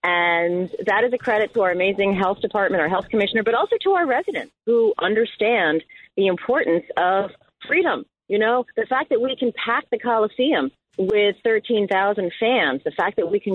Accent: Ontario, Canada; born there; I was born in Ontario.

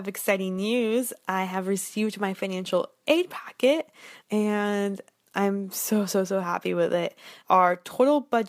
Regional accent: United States; And the thing is, like, I'm American. Like, it's a huge part of my identity. And I feel like an American kid with a Mexican heritage. Like, I really do feel like I was raised here and my future and my life is here.

